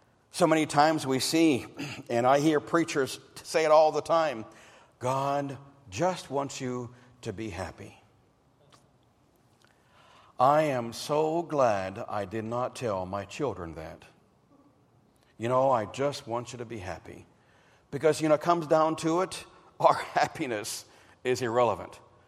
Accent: Pennsylvania, United States; I remember when I moved to the big city of Washington, D.C., growing up in Pennsylvania.

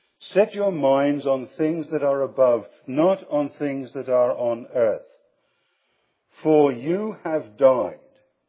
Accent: England, United Kingdom; As a child growing up in England, I still remember during the Second World War that we carried identity cards.

